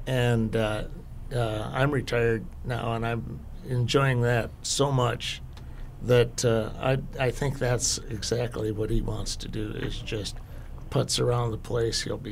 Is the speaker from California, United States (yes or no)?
no; Dell Rapids, South Dakota, United States; It goes back to I was originally from Del Rapids, and my mom lived up there.